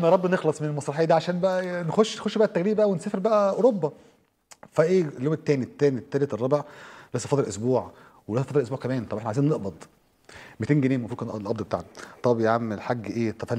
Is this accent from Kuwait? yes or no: no; Egypt; فاحنا الوحيدين اللي باين ان احنا مصريين